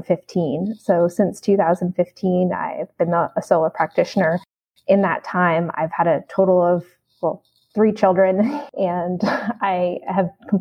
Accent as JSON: {"language": "English", "region": "Connecticut", "country": "United States", "tie": "born or raised there", "said": "I grew up in Connecticut. I graduated from Michigan State in 2009. Then I went out to Arizona to do an internship"}